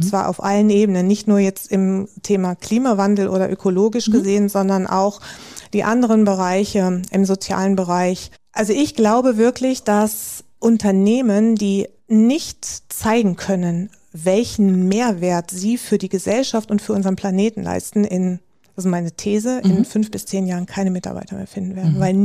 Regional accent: Hannover, Lower Saxony, Germany; now in Vienna, Austria; Ich komme ursprünglich aus Hannover, lebe jetzt in Wien

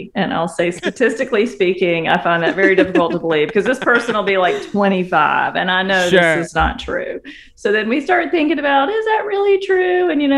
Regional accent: South Carolina, United States; So I live in Virginia. I'm from South Carolina.

